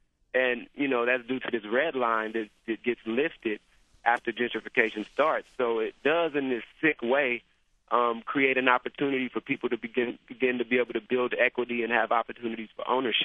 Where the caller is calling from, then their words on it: Oakland, California, United States; Yeah, so I'm calling from West Oakland, which is the birthplace of the Black Panther Party, as a lot of people know.